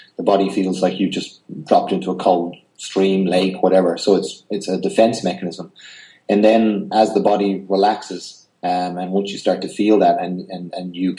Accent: Malahide, County Dublin, Ireland; I'm very familiar with that High Rock in Portmarnock because I'm from Malahide, so I've definitely jumped in there a couple of times.

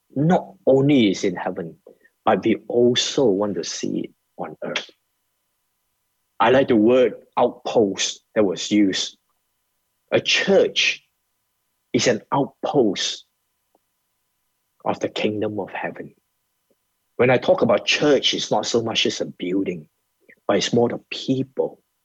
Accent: Malaysia; growing up in Malaysia, as a Chinese or as a Malay or Indians

